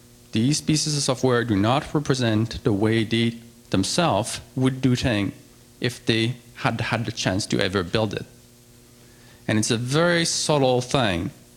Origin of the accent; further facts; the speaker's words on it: India; It's difficult standing in India as an Indian to imagine what this is